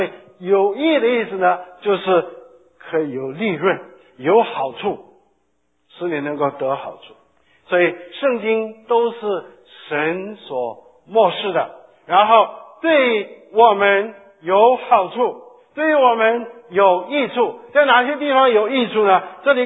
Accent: China

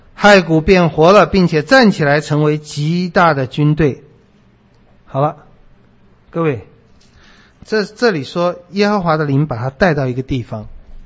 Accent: China; 用我们中国人话，这是鬼啊，我们不相信有鬼啊

